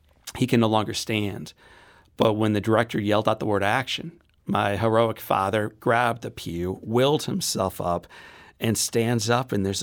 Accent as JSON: {"language": "English", "town": "Town and Country", "region": "Missouri", "country": "United States", "tie": "born or raised there", "said": "I grew up in Town and Country de Pere."}